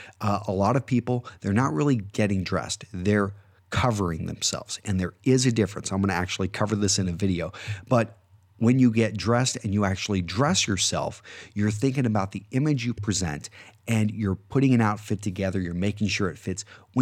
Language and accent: English; United States; I'm an American. I'm very proud of our country